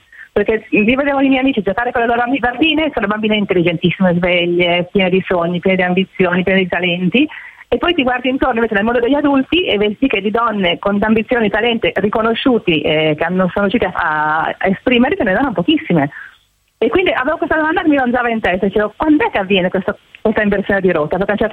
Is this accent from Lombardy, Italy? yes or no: yes; Milan, Lombardy, Italy; born there; moved away as an adult; Me che sono nata a Milano ne ho bisogno